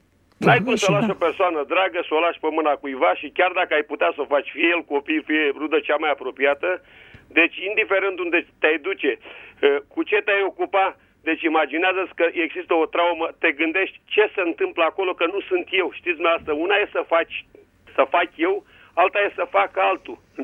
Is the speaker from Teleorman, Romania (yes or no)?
yes; Teleorman, Romania; din Telorman.